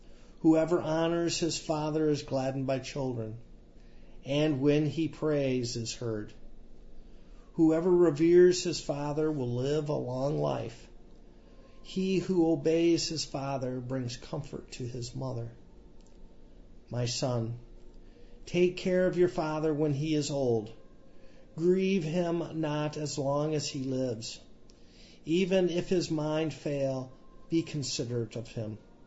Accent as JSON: {"language": "English", "town": "Kalamazoo", "region": "Michigan", "country": "United States", "tie": "born or raised there", "said": "But I grew up in Kalamazoo and at St. Augustine's. You know, that's where my parish. I was baptized there."}